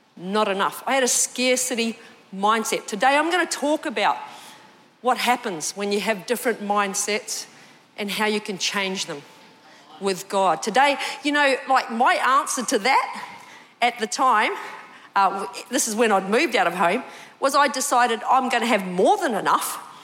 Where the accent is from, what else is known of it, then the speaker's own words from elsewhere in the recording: New Zealand; I grew up in New Zealand, and at the time when I was growing up, we didn't have a lot of money.